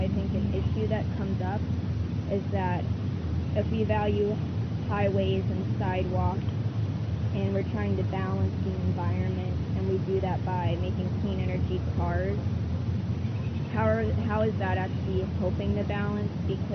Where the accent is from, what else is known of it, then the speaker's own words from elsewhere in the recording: East Coast, United States; I'm from the East Coast, so we don't have this. It's very much sidewalks and cities